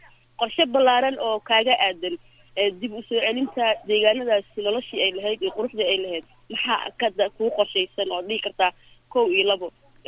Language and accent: Somali; Beledweyne, Hiran, Somalia; born there